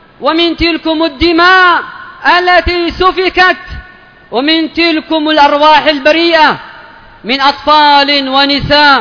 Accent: Yemen

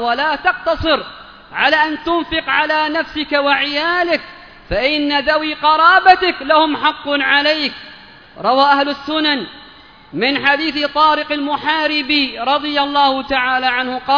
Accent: Yemen; وأننا نحن من أهل اليمن، نعم رعاكم الله، وخاصة ونحن من أهل اليمن،

